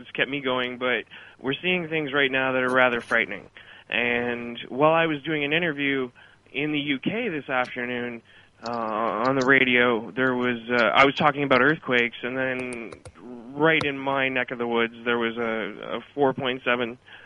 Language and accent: English; Canada; Hey, I'm from Canada.